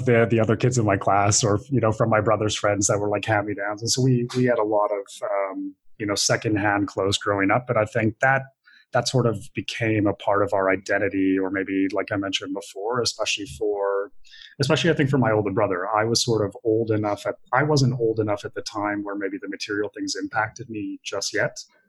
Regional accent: Alberta, Canada; I grew up in Canada, in northern Alberta. A very rich part of Canada, but we actually grew up not so wealthy in that area

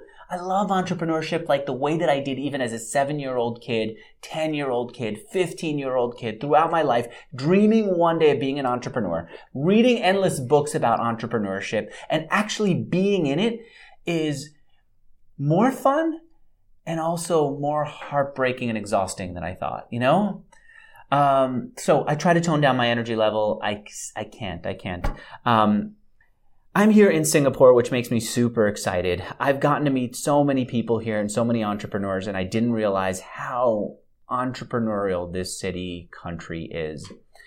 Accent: New York, United States; I told you I grew up in New York.

